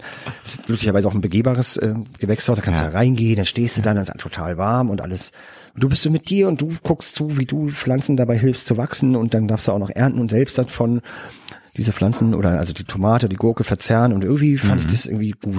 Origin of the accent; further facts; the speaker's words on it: Berlin, Germany; Und dann bin ich in Berlin aufgewachsen, habe ja die ganze Zeit in Berlin gelebt